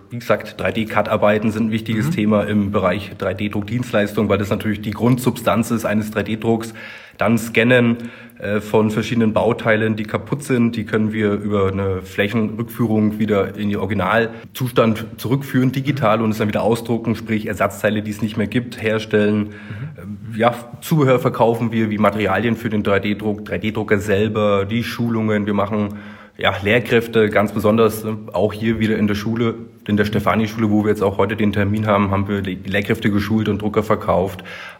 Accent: Berlin, Germany; born there; da ich ein gebürtiger Berliner bin und jetzt hier in dem schönen Mittelfranken lebe und arbeite

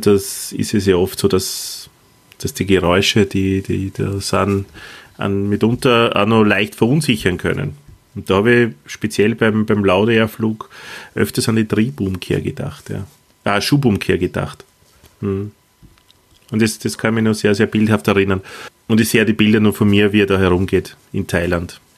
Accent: Austria; für uns als Österreicher

